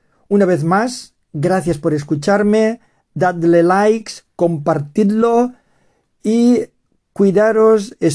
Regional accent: Valencian Community, Spain; nuestra representante española, que es valenciana, es de mi tierra.

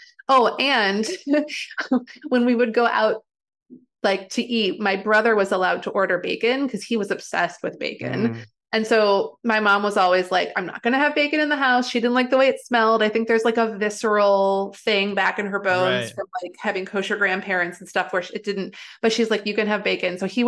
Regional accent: Midwest, United States; accent: Midwestern; I have mostly lost my Midwestern accent along the way, but it comes out in certain words.

